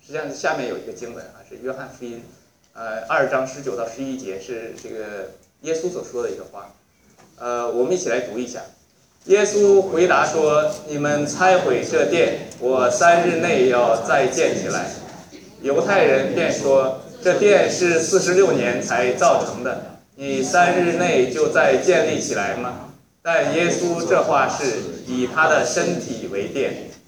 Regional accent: China; 我想这个不虔不义这个实际上在我们大陆从大陆来的我们也都很清楚

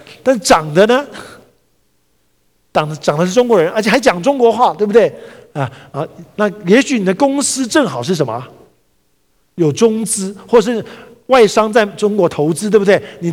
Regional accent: Taipei, Taiwan; 像我是台北人

